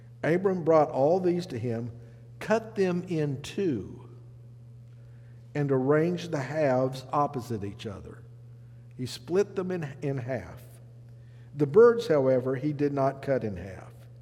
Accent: Texas, United States; You know, one of the things, I grew up in West Texas. We don't have any mountains.

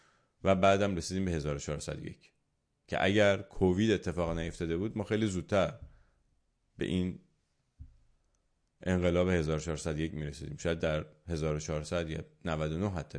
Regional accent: Iran; من هم ایرانی هستم، من هم پاره تن ایران هستم،

